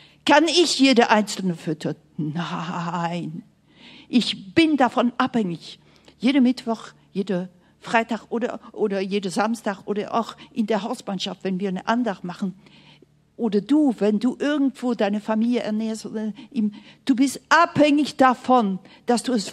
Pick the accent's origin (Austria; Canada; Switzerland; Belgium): Belgium; Ich bin ja Belgierin, Steak, Pommes frites, direkt von Anfang an.